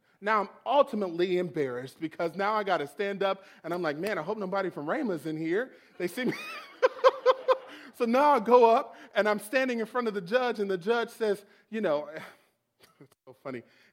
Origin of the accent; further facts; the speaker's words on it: Detroit, Michigan, United States; moved away; also born or lived in Oklahoma; So I'm from Michigan, and I moved to Oklahoma. I'm from Detroit, Michigan, okay? And I moved to Oklahoma.